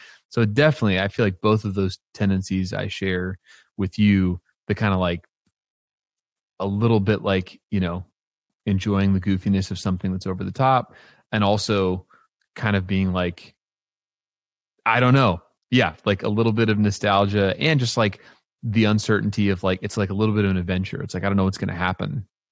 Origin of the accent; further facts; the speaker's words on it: Tulsa, Oklahoma, United States; I grew up in Tulsa.